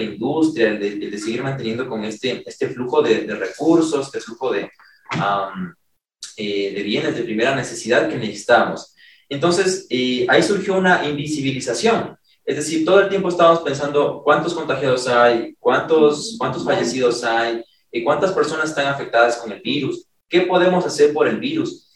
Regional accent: Ecuador; las prioridades que nosotros teníamos como sociedad ecuatoriana cambiaron completamente

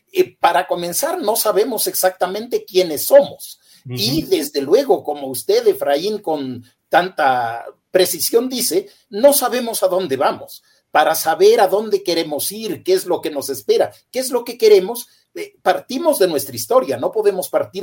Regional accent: Ecuador; yo soy ecuatoriano, mi patria es la República del Ecuador

